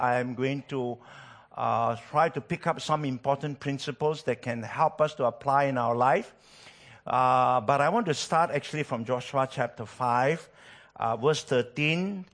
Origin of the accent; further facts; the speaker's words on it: Malaysia; even though we are from Malaysia, I can relate that we are family.